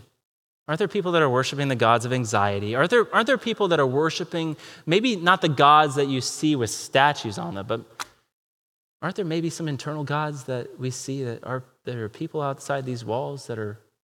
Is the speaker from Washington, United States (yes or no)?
no; Ohio, United States; I get it. I'm from Ohio. I know what the promised land looks like, right? I know Ohio's not the promised land.